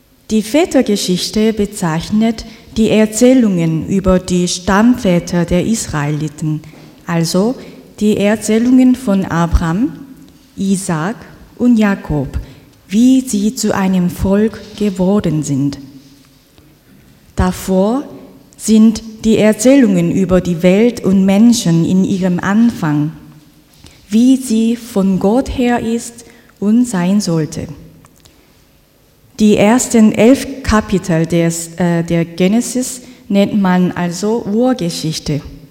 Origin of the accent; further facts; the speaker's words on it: South Korea; German is a second language; Wie gesagt, ich bin in Südkorea geboren und dort groß geworden.